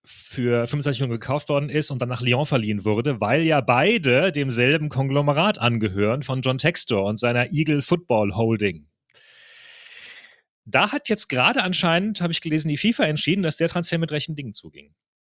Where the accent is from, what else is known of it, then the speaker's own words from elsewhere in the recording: Freiburg, Baden-Württemberg, Germany; Sag ich hier als Freiburger